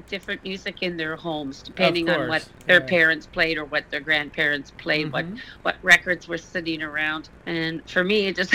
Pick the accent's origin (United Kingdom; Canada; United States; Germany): Canada; Ottawa Valley; But growing up in the Ottawa Valley in Queo, in the hotel, I heard music 7 days a week.